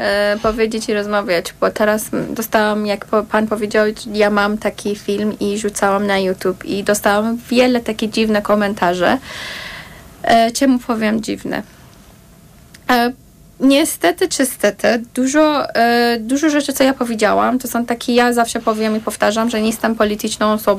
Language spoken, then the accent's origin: Polish; Iran; Polish is a second language; now in Poland; powiedziałam, że jestem z Iranu